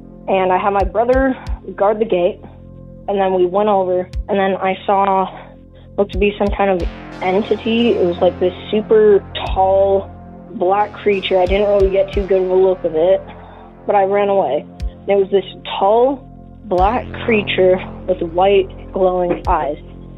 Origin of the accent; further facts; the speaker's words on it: Utah, United States; I'm from Utah.